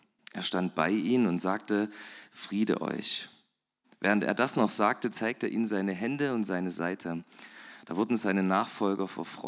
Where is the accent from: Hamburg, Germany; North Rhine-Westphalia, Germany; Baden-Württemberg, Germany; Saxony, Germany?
Saxony, Germany; Dittersdorf; Ich komme auch aus dem Erzgebirge. Dittersdorf, ich weiß nicht, ob ihr es kennt bei Zschopau. Genau, da komme ich ursprünglich her